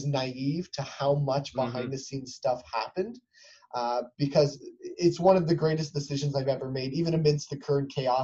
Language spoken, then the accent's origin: English; Windsor, Ontario, Canada; So I'm from Windsor, Ontario, Canada.